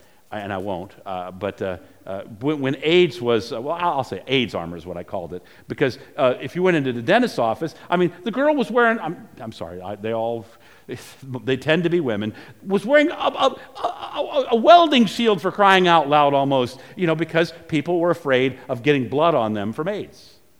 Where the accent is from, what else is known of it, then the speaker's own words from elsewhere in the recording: Virginia, United States; growing up in Virginia, there did seem to be a fair number of amphibious type beasts running around